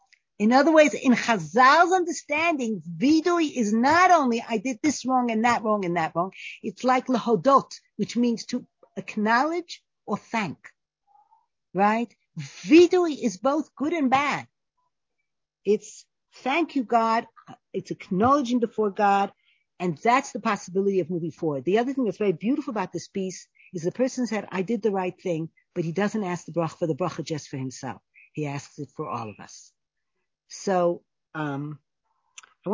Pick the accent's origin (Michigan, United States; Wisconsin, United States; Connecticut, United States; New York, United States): New York, United States; because I grew up in New York, so I call it California.